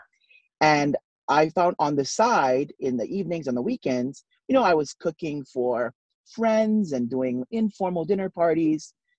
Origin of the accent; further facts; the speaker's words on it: Hawaii, United States; I grew up in Hawaii, small town on the north shore of Oahu.